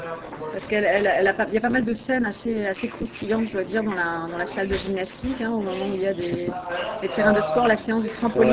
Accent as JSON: {"language": "French", "country": "France", "lives_now": "Canada", "said": "tout comme moi, peut-être je suis française et vivant ici"}